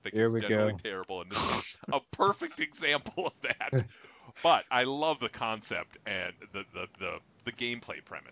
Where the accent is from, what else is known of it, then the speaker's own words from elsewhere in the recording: Minnesota, United States; I grew up in Minnesota, so we watched movies like, you know